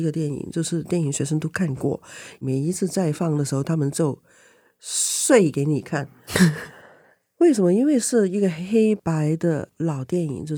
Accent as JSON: {"language": "Chinese", "country": "Hong Kong", "tie": "born or raised there", "lives_now": "Taiwan", "said": "长大的，我长大里面有一些很好很重要的部分是我怎么样都不要把它拿走，无论香港变成怎么样子，我那一部分都是从那边来的。"}